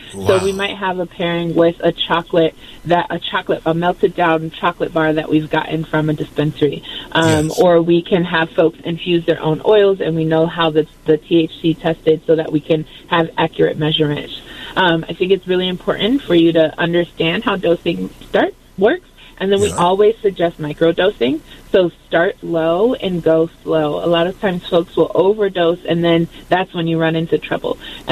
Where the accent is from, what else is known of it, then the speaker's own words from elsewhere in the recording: Detroit, Michigan, United States; In Michigan, it means that I'm from Detroit, and I've lived in Detroit for my entire life.